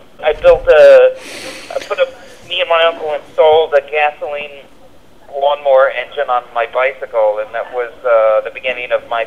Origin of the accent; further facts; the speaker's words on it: Buffalo, New York, United States; born there; as if because I was born in Buffalo, the film made itself.